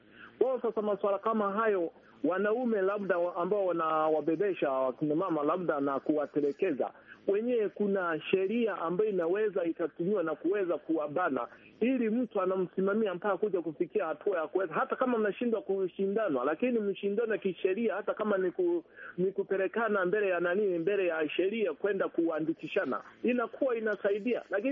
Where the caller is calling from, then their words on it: Kashishi, Shinyanga, Tanzania; natoka hapa Kashishi, wilaya Kahama, mkoani Shinyanga, nchini Tanzania.